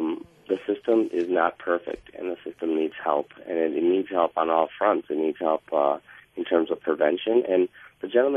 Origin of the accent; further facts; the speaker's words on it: India; born there; I was born in India, and I go back to India every, 2 years.